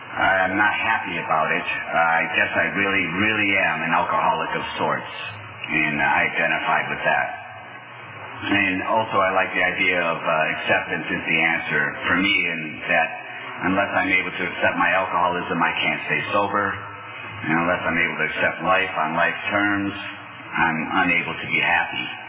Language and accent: English; Wisconsin, United States; but I'll get started with the way I was raised in Wisconsin, with two brothers, one older, one younger